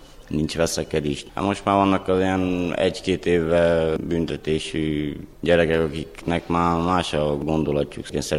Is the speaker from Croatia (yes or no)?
no; Târgu Mureș, Mureș County, Romania; mert itt születtem, itt nőttem fel, szeretem ezt a várost.